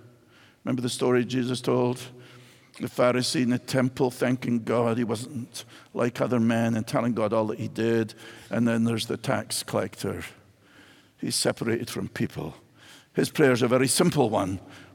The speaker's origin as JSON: {"language": "English", "region": "Scotland", "country": "United Kingdom", "lives_now": "United States", "said": "So, well, you know, I'm from Scotland."}